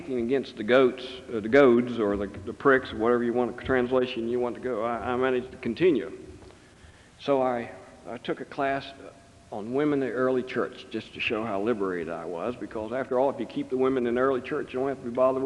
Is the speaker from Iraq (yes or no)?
no; West Virginia, United States; So I came from West Virginia reluctantly to come to this seminary.